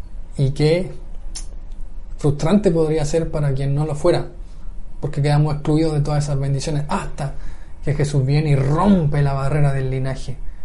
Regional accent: Chile; nuestra realidad como chilenos es que vivimos en el último lugar del mundo

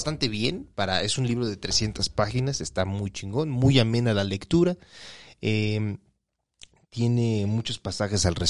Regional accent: Mexico; born there; Yo nací en México, todo es mi tierra natal.

